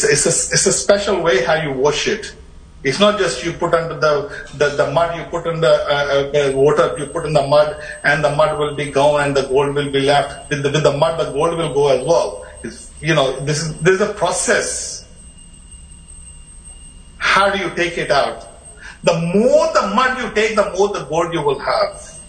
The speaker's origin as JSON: {"language": "English", "country": "India", "tie": "born or raised there", "lives_now": "England", "said": "When I was in India, I was born in India. And I brought up in India. And even living in England, I was never in England. I was always in India"}